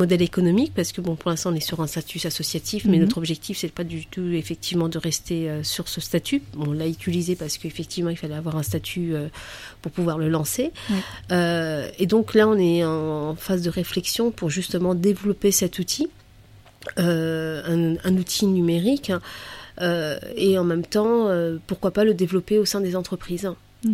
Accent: Paris, Île-de-France, France; now in Toulouse, France; moi je viens de Paris, ça fait 4 ans bientôt que je suis à Toulouse

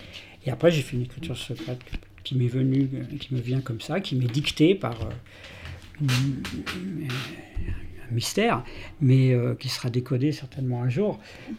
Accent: Brittany, France; puisqu'on est breton

